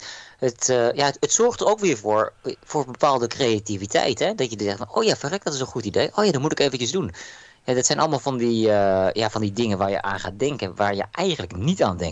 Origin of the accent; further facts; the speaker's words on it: Netherlands; ik ben een Nederlander